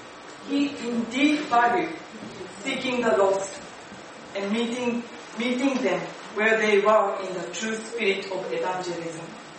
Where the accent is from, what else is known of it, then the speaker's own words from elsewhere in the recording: Japan; now in Vancouver, Canada; I'm serving for Church Plant, the Church of All Nations, here in Vancouver. I come from Japan, where Christianity has been less than 1% of the population for decades.